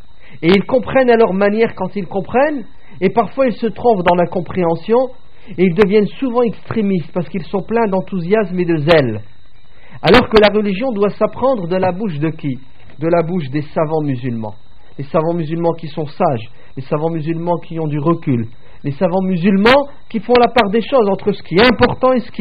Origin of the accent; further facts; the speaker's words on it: France; chez nous en France